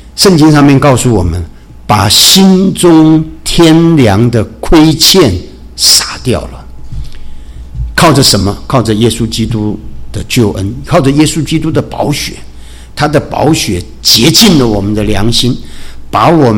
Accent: China; 我们其实中国人讲的五福啊

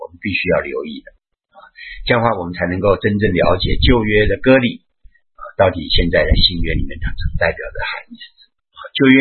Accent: China; 好像我们中国人，我们中国人的传统那规矩也是很多的啊

